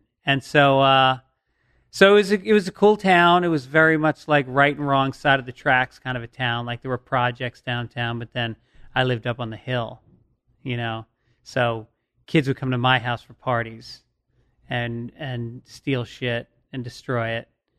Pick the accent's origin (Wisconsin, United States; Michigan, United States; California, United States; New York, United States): New York, United States; Tarrytown; also born or lived in Bronx, New York; Born in the Bronx, and then grew up mostly in Tarrytown, New York, which is about a half hour north of there.